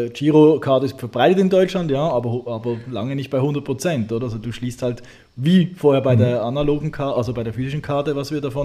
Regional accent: Switzerland; Ich bin ja Schweizer.

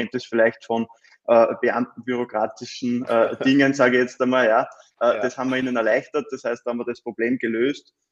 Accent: Austria; die ganzen Lockdowns, die es ja bei uns in Österreich leider Gottes immer wieder gegeben hat

